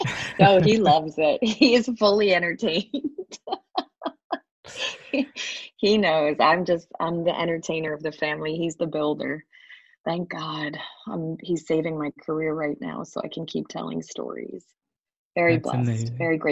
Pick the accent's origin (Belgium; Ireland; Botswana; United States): Ireland; I am an Irish girl through and through, and I love to react. When I was born, I was the fifth kid of 8 children